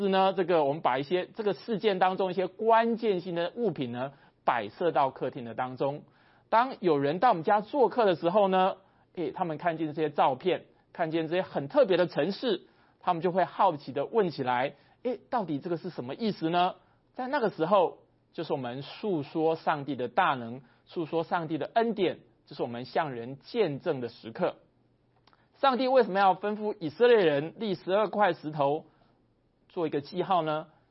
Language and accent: Chinese; China; 我们中国人有句话是这样说的，君子报仇三年不晚